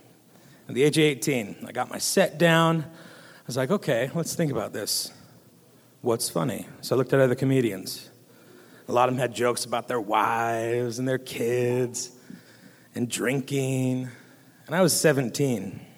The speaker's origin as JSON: {"language": "English", "town": "Pilot Rock", "region": "Oregon", "country": "United States", "tie": "born or raised there", "also_born_or_lived": "Portland", "lives_now": "Boise, United States", "said": "I'm originally from Portland, Oregon. Yeah, Oregonians. But now I'm in Idaho, so switching gears. But when I was about 7 years old, my parents picked up and moved to Pilot Rock, Oregon."}